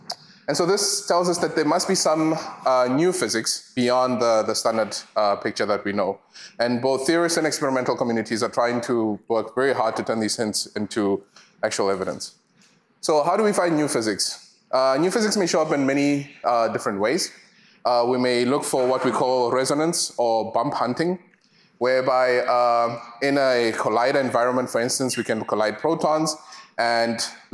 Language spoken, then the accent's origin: English; South Africa; now in United States; so I'm from South Africa, and my name in my home language means remember.